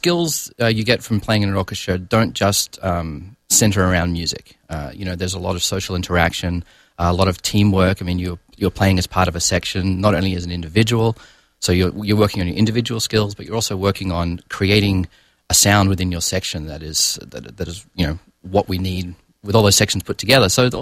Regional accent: Sydney, New South Wales, Australia; moved away as an adult; also born or lived in Adelaide; now in United States; As you can hear, I'm not really from around this area. I grew up in Sydney, Australia. Did my undergraduate work in Adelaide in South Australia. Subsequently moved over here to undertake graduate work at Michigan State University.

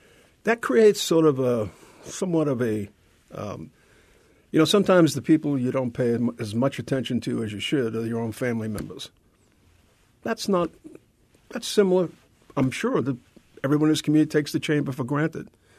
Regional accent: New York, United States; Now, I must tell you, as a New Yorker, waiting on that line, those bridges would have come down.

